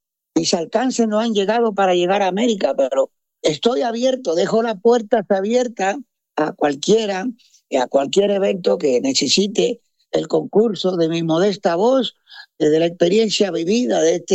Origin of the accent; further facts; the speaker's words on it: Cuba; Yo, como cubano, tengo memoria y nunca me he fiado de los rusos